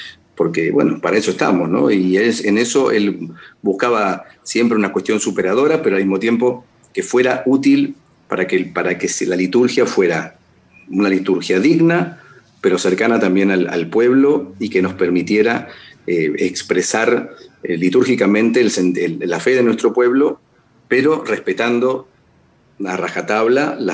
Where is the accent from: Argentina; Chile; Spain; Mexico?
Argentina; al modo nuestro, al modo argentino.